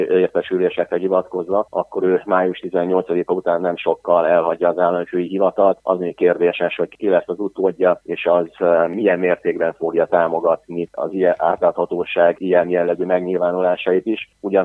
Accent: Oradea, Bihor, Romania; hát én nagyváradiként viszonylag közelről ismerem

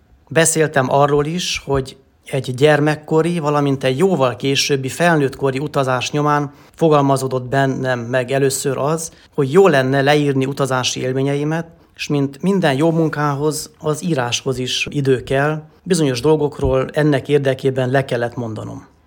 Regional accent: Târgu Lăpuș, Maramureș, Romania; also born or lived in Sighișoara; A múlt héten beszéltem arról, hogy a máramarosi Magyarláposon születtem, ahol természetközelben, édeni környezetben nevelkedtem.

